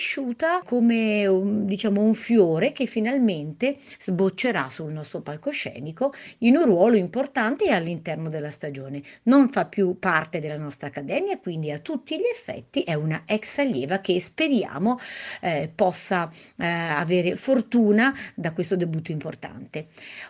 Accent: South Korea; Italian is a second language; now in Switzerland; sono coreana, soprano in Ticino, in Svizzera.

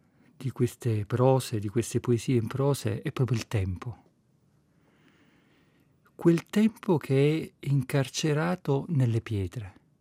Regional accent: Sicily, Italy; born there; moved away; Io che sono nato in Sicilia e poi sono andato altrove

